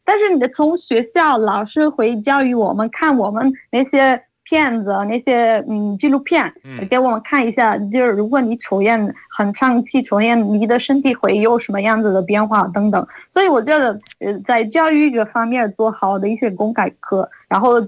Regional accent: Italy; Chinese is a second language; ，来自意大利。

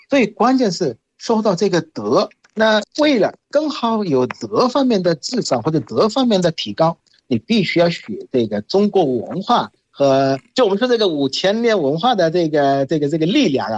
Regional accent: Bangladesh; Chinese is a second language; 我是来自于孟加拉国的

